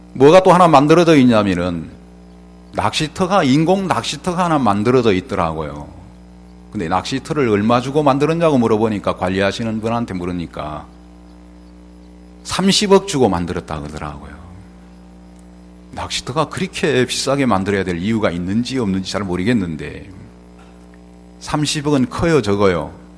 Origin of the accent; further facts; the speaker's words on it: Beolgyo, South Jeolla, South Korea; 벌교는 꼬막도시인데 저 벌교에서 왔습니다.